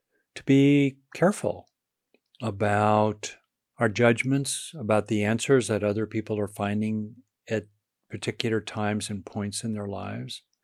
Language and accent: English; United States; even though I was born into a fairly modest economic situation as an American